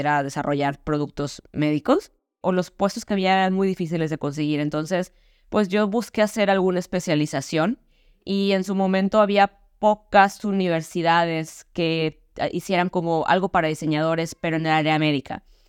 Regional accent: Mexico; now in Norway; Soy una diseñadora mexicana de servicios actualmente radicada en Noruega

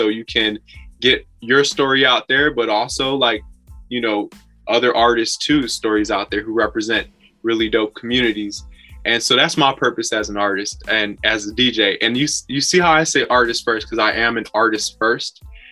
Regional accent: Chicago, Illinois, United States; well, I'm from Chicago, so that's the home of so many great DJs. It's the home of house music as well.

